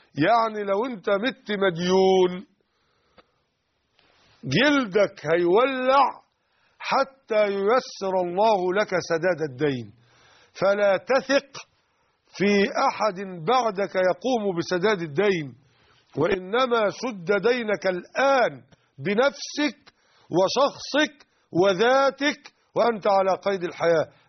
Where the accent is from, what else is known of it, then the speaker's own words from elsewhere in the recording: Egypt; يعني الديناران 8.5 جرام. أي نعم، طبعا جرام الذهب النهاردة عندنا في مصر بحوالي 170 جنيه على وجه التقريب